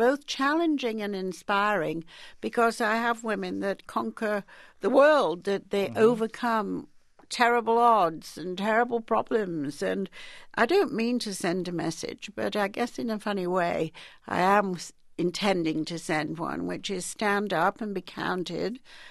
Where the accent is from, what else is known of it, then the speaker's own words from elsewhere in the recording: Yorkshire and the Humber, United Kingdom; As you know, I grew up in Yorkshire